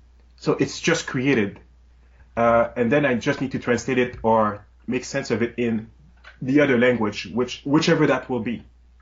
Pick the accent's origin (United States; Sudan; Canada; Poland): Canada; Quebec; first language French; English is a second language; also born or lived in Alberta; now in Toronto, Canada; Well, I'm a Francophone. I'm from Quebec, originally from way back. I mean, I've moved to first Alberta and then Toronto over a decade ago.